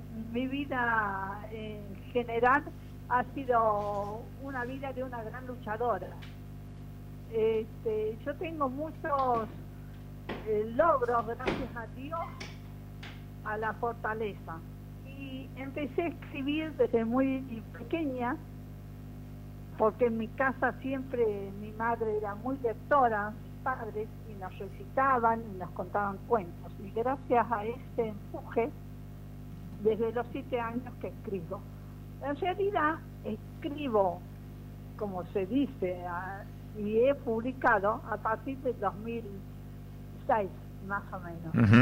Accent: Río Cuarto, Córdoba, Argentina; born there; moved away as an adult; now in Córdoba, Argentina; yo vivía, siempre he vivido en el Cerro de las Rosas, nací en Río Cuarto, después me casé, me fui a vivir a Córdoba

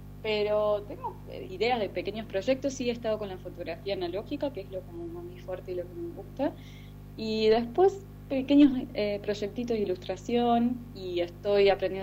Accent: Córdoba, Argentina; yo soy cordobés

